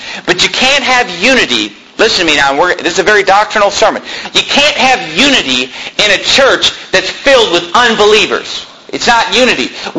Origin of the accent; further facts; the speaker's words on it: California, United States; My wife was raised in Germany, and I was raised in California